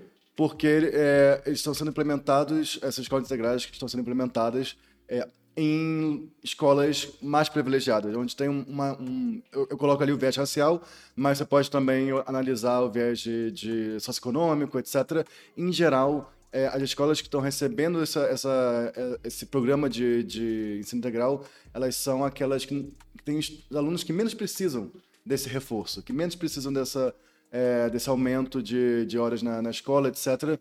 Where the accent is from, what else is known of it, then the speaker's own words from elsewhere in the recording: Rio de Janeiro, Brazil; geralmente eu vou para o Rio, né? Porque é de onde eu sou